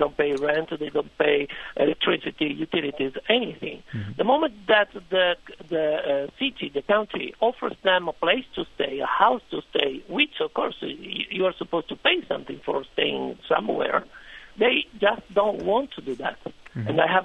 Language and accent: English; Vicenza, Veneto, Italy; now in Reno, United States; I am originally from Vicenza, which is a city in the northern Italy, and now I live in Reno, Nevada.